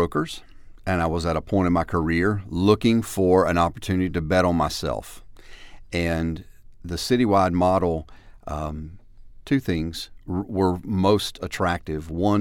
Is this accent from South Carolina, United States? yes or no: yes; Camden, South Carolina, United States; I'm originally from Camden.